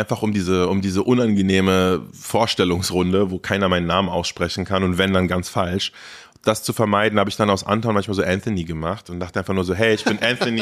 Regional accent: Berlin, Germany; Und ich bin auch in der ersten Klasse war ich schon in Berlin und so. Also ich bin in Berlin auf jeden Fall groß geworden. Wenn wir jetzt nicht Haare spalten, dann bin ich Berliner. Tempelhof Schöneberg.

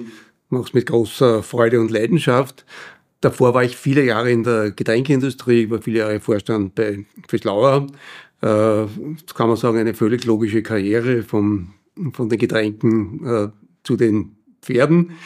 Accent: Vienna, Austria; als Wiener

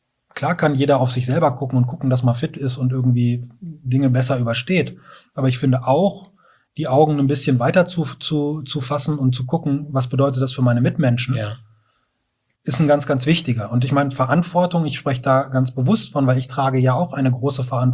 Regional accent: Groß Berkel, Lower Saxony, Germany; Mein Papa war eine Weile mal Ortsbürgermeister in meinem Heimatort in Großberkel.

